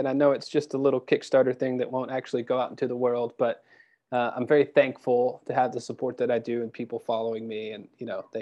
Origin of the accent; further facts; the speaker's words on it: Texas, United States; I'm a Texan fronting a band from England.